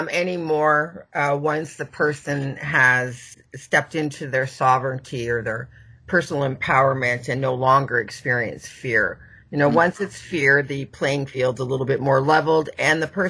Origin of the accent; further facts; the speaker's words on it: Canada; And I'm Canadian.